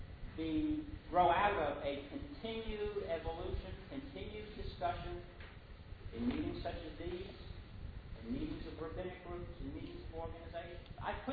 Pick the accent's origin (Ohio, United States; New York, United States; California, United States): New York, United States; In my day, when I grew up in New York, kosher restaurants were few and far between.